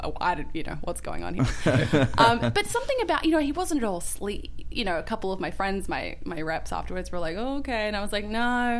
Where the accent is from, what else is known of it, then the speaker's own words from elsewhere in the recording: England, United Kingdom; born there; So I was born in England. I was modeling when I was younger.